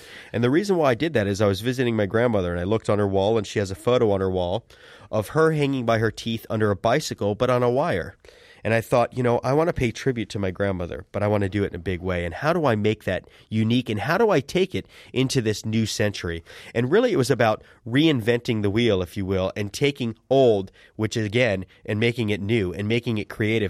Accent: Sarasota, Florida, United States; during training here in my hometown of Sarasota

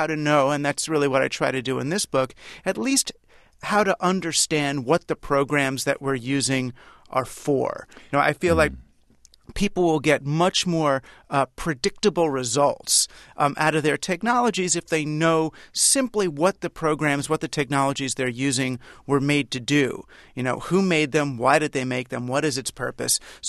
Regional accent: New York City, New York, United States; I grew up in New York City

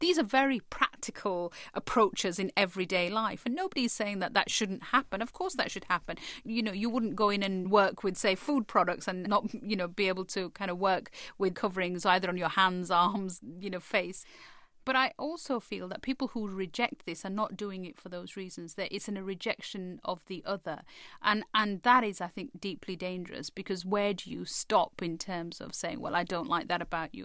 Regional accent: United Kingdom; actually as a British Muslim it should offend me and stir me as much as it would a British Christian

